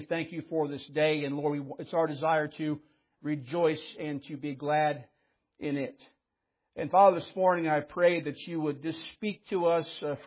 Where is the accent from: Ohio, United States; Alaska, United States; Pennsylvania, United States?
Ohio, United States; I grew up in Ohio, and the only time you saw an eagle was on paper or in a book.